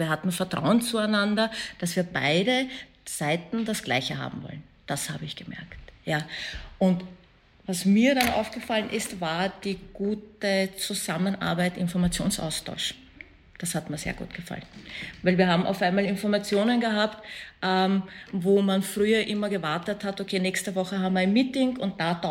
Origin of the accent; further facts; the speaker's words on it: Afghanistan; Als Afghanin?